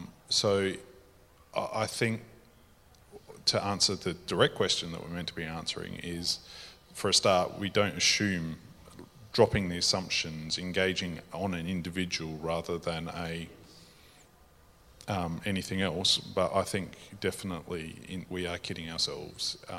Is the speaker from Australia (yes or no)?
yes; Whyalla, South Australia, Australia; growing up in Wyala is an educational experience in itself